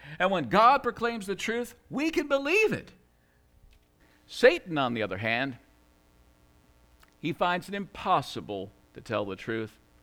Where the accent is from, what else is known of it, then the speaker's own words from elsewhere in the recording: Northeast, United States; See, I grew up in the Northeast, and, you know, they make up silly songs there, I guess.